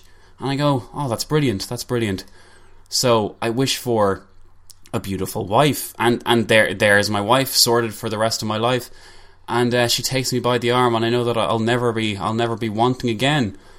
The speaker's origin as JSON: {"language": "English", "country": "Ireland", "said": "I mean, we are Irish after all."}